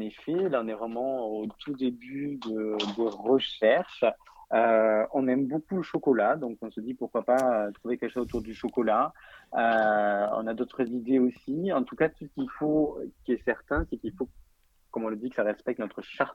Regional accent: Alès, Occitanie, France; also born or lived in Paris region; moi, je suis originaire d'Alès, donc déjà, c'est pour une question absolument personnelle de se rapprocher de la famille et des amis sur place.

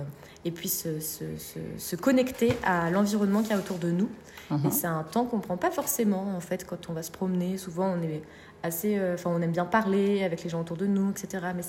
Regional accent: Les Adrets, Auvergne-Rhône-Alpes, France; Pour l'instant, je suis surtout en Belledonne, ouais. Parce que donc, moi, je viens des Adrets, donc un petit village en Belledonne.

